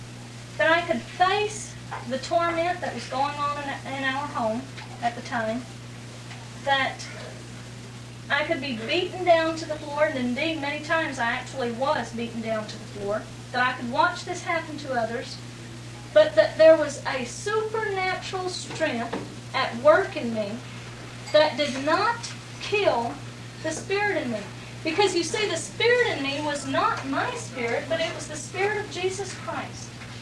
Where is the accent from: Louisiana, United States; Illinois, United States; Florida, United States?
Louisiana, United States; To tell you a little bit about myself, I grew up in South Louisiana. I was one of eight children.